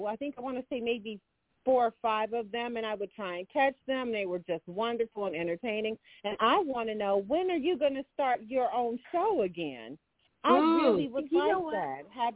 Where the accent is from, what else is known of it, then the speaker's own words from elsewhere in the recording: Somerville, United States; I'm from Somerville.